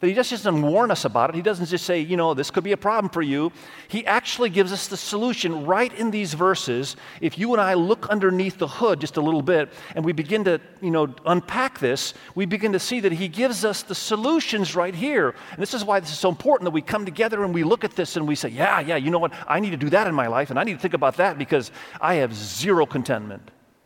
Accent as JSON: {"language": "English", "country": "Indonesia", "tie": "born or raised there", "said": "I grew up in Indonesia."}